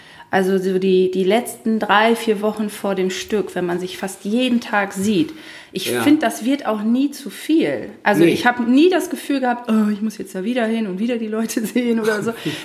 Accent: Langförden, Lower Saxony, Germany; Ich komme aus Langenfürden.

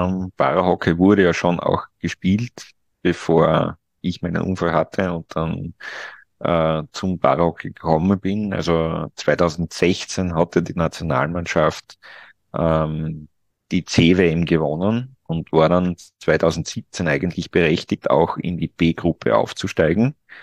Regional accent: Austria; Im Gegensatz bei uns in Österreich ist mir das mitunter auch schon passiert.

